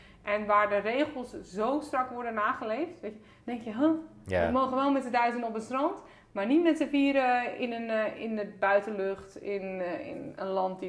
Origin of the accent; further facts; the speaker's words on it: Netherlands; Want als Nederlander zijn we toch heel erg gefocust op zelf reizen boeken.